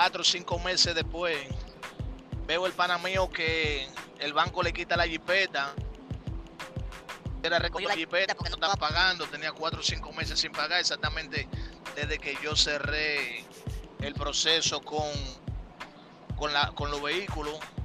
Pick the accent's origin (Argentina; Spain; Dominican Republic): Dominican Republic; yo no hago ningún negocio de ninguna índole con nadie en la República Dominicana. Y en mi país lo quiero